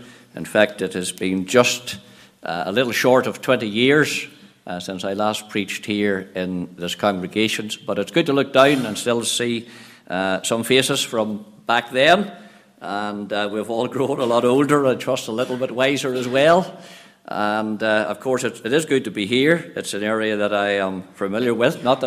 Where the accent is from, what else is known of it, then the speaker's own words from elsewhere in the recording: Northern Ireland, United Kingdom; And, of course, County Tyrone's the best county in Ulster anyway, but then I'm biased coming from Tyrone myself.